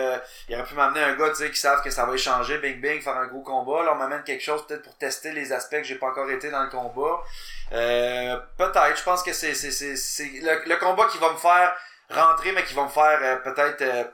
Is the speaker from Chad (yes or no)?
no; Gatineau, Quebec, Canada; je viens de Gatineau, ça fait 8 ans que j'étais à Québec